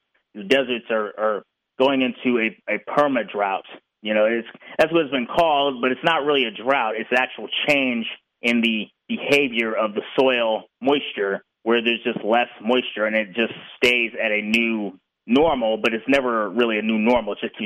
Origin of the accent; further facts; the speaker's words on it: Seattle, Washington, United States; extreme heat relative to normal in my hometown of Seattle, where it was almost 80 degrees in March. I can't ever remember seeing anything like that when I was little.